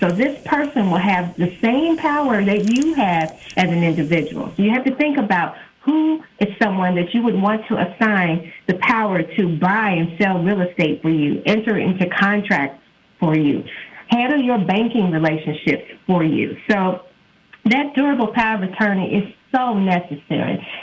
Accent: Kansas City, Missouri, United States; I'm originally from Kansas City, born and raised, matriculated through the school system here in Kansas City

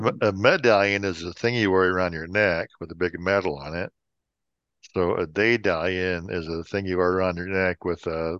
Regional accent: South Korea; Like yeah. I'm from Korea.

